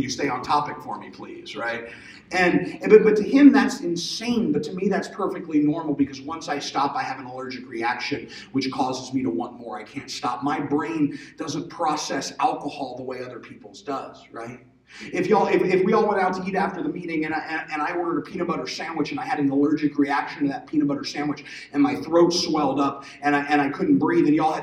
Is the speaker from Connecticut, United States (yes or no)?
no; Maryland, United States; now in Texas, United States; I grew up down in Maryland, right? And I live out in Texas now. And Maryland's a small state, right?